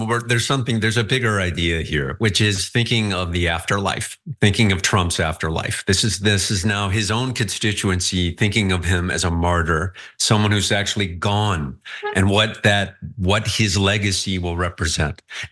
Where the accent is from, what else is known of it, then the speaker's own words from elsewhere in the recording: Ohio, United States; I mean, I grew up in the Midwest and I already can sort of like spot the thinking in Ohio where I grew up